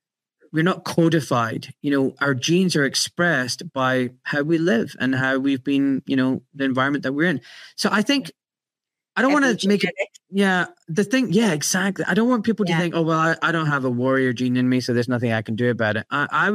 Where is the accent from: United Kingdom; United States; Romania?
United Kingdom; Glasgow, Scotland; I grew up in Glasgow, a working class, blue collar town in Scotland, you know, known for its shipyards.